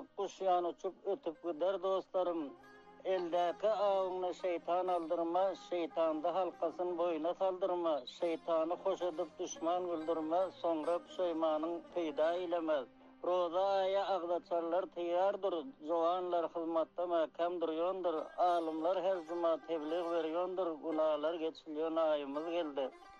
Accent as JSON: {"language": "Turkish", "town": "Kuh", "region": "Jowzjan", "country": "Afghanistan", "said": "Ben Afganistan'dan, velayeti Cevizcan'dan, Karkın Ulusallığından, Kuh Karyası'ndan buluyorum."}